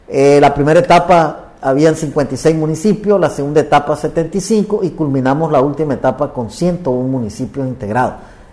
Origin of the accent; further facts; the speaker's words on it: Nicaragua; nosotros como nicaragüenses